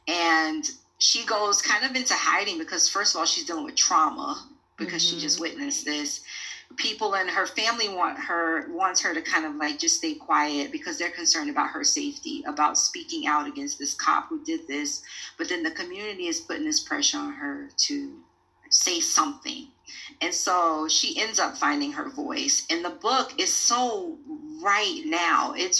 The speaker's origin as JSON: {"language": "English", "region": "Florida", "country": "United States", "said": "growing up in Florida, which is where I am from."}